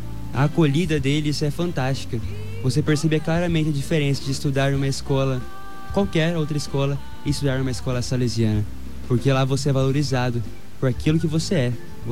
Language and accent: Portuguese; Araçatuba, São Paulo, Brazil; tenho 18 anos e sou da cidade de Araçatuba, interior do estado de São Paulo.